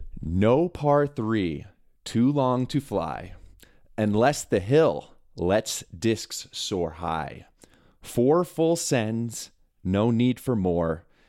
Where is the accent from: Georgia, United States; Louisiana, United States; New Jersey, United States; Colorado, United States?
Colorado, United States; And I am from Colorado, so in theory, I should hate the Chiefs.